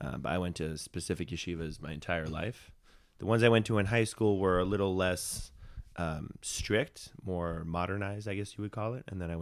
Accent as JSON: {"language": "English", "town": "Brooklyn", "region": "New York", "country": "United States", "tie": "born or raised there", "said": "I grew up in Brooklyn, and none of us had cars because no one drove, really, except for your parents."}